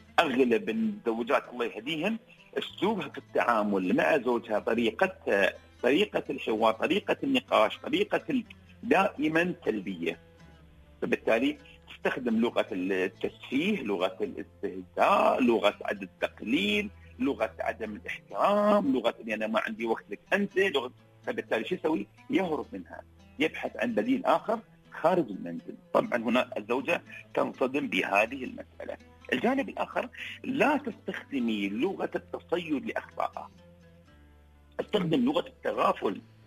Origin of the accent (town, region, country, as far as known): United Arab Emirates